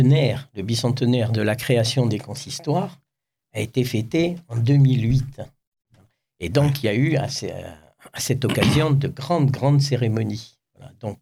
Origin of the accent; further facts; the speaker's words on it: Bastia, Corsica, France; born there; Moi, je suis né rue Napoléon à Bastia.